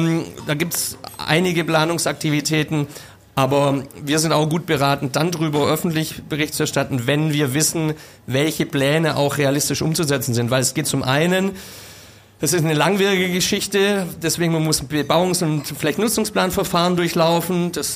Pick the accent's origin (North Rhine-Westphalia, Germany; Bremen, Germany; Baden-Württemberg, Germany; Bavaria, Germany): Baden-Württemberg, Germany; Ich bin Schwabe. Bin hier aufgewachsen.